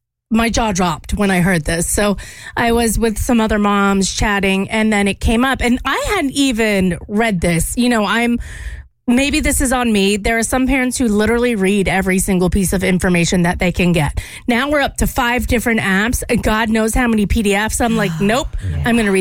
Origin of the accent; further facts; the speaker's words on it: Louisiana, United States; growing up, I did not have that because I grew up in Louisiana